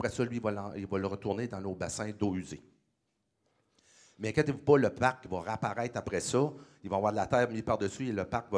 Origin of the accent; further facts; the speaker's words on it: Quebec City, Quebec, Canada; Je viens de Québec.